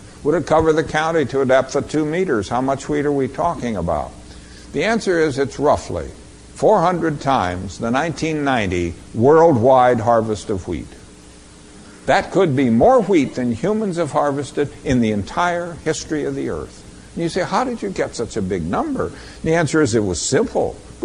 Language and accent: English; Boulder, Colorado, United States; one of the newspapers in my hometown of Boulder, Colorado